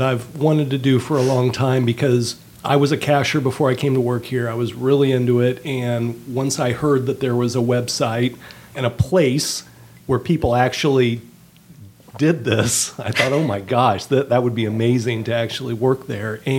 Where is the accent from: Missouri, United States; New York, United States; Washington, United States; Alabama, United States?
Missouri, United States; Kansas City; I'm from Kansas City, but I've never actually been to this festival.